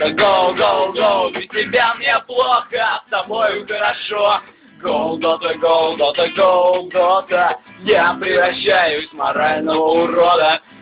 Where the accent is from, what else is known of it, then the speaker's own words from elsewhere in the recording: Nizhny Novgorod, Nizhny Novgorod Oblast, Russia; из Нижнего Новгорода. Нижний Новгород — клевый город, приезжайте, конечно, к нам.